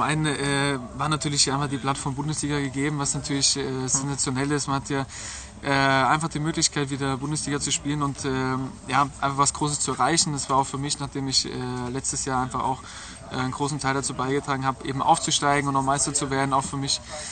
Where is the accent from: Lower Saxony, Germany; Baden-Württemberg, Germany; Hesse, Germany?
Hesse, Germany; aber Darmstadt ist einem immer Begriff, ich komme ja aus der Gegend